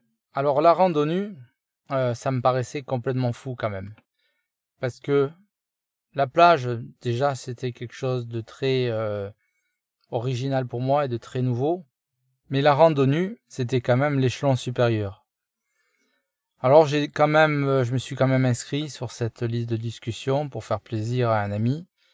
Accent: Marseille, Provence-Alpes-Côte d'Azur, France; born there; j'ai 53 ans, je suis né à Marseille

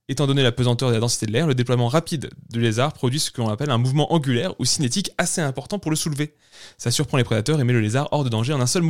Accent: United States; J'ai pas calculé en Celsius, hein, désolé, je suis américain.

